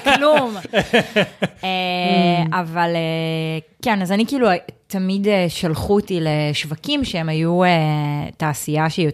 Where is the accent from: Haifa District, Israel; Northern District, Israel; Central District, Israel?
Haifa District, Israel; Haifa; אני גדלתי בחיפה, ובק דן, כאילו במרכז הקרמל ליד הבית ספר שלי